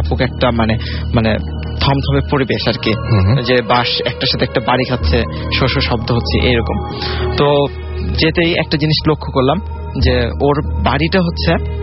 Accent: Mahadebpur, Rajshahi Division, Bangladesh; এটা ঘটছিল নওগাঁ জেলার মহাদেবপুরে। আমি ছোটবেলা থেকে ওখানে বড় হয়েছি, আমার জন্ম ওখানে, আব্বু আম্মু ওখানে চাকরি করে, সুতরাং আমার স্কুল কলেজ দুটাই মহাদেবপুরে।

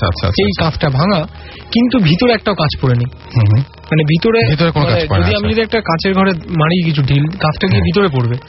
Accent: Behala, West Bengal, India; আমার বাড়ি হচ্ছিল বেহালায়

